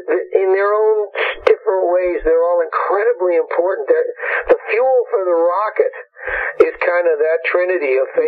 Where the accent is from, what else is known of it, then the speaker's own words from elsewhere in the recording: Canada; as a Canadian, I grew up and America was this thing that it was always the land of hope and the land of opportunity